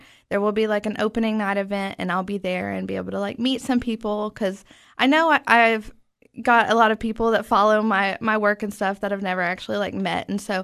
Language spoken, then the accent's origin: English; Tennessee, United States; I grew up in East Tennessee. I moved here to go to Tech in 2013.